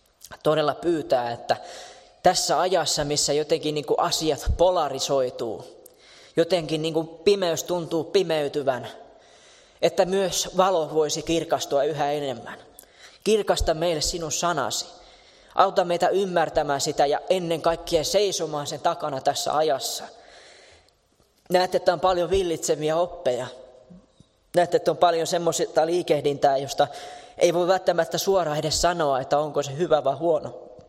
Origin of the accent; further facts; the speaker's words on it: Tampere, Pirkanmaa, Finland; se, että minä nyt olen tamperelainen ja juuri siinä paikassa, missä minä olen